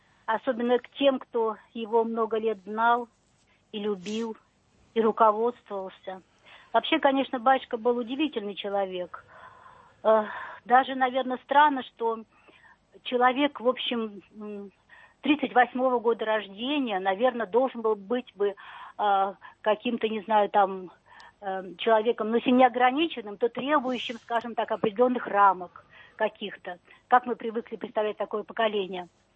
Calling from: Ivanovo, Ivanovo Oblast, Russia; город Иваново.

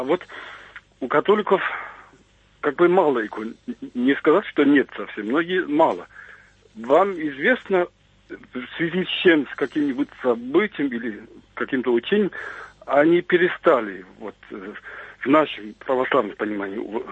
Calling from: Germany; я звоню из Германии.

